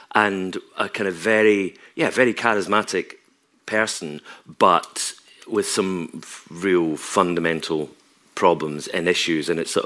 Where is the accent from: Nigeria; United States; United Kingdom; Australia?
United Kingdom; Tobermory, Scotland; also born or lived in Dumbarton; Tobermory, that's my hometown, you know, is famously one of the most colourful towns in the world, especially when the sun's shining, if it shines. But, you know, to go from a housing estate in Dumbarton, which is really kind of all I could really remember about my life.